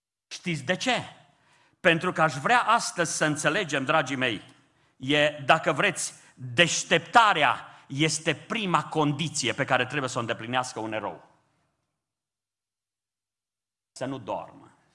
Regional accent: Romania; E un har să fim români.

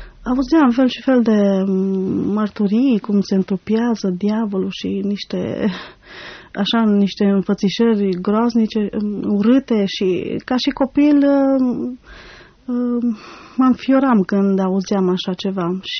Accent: Călărași, Călărași County, Romania; born there; M-am născut în Călăraș, județul Călăraș. Am 32 de ani, 3 copii, băieți toți.

